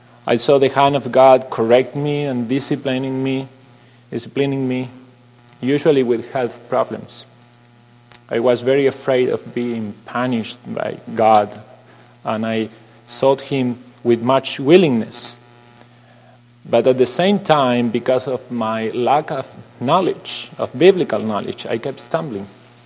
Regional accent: Argentina; English is a second language; I am 42 years old, and I'm originally from Argentina. I was born and raised in a small country town in a Christian family with my father, mother, and an older brother.

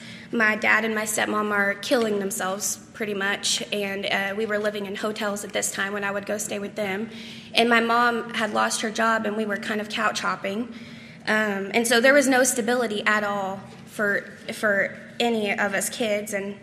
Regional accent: Springfield, United States; born there; So I was born in Springfield to two teenage parents.

